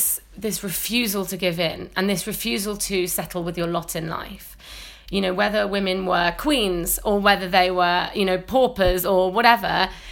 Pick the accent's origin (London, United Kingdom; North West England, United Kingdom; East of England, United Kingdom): London, United Kingdom; where I grew up in South London.